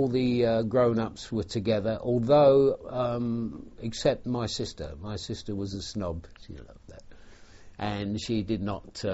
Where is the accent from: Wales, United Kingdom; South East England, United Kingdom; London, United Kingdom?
London, United Kingdom; Highgate; born there; I was born in Highgate, London, in the 13th of July, 1936.